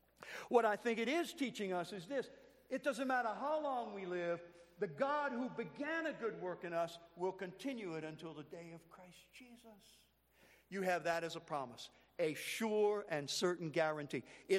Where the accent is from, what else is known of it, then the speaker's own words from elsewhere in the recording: Louisiana, United States; I'm Cajun. You probably couldn't tell that. I don't have an accent, but I'm Cajun.